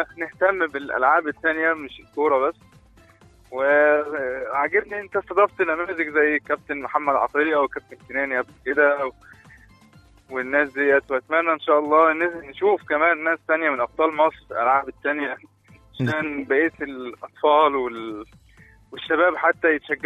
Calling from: Saudi Arabia; انا بكلم حضرتك من السعوديه.

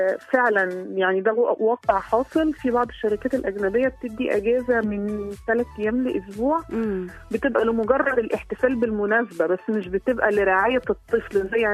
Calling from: Tunisia; انا بكلمك من تونس

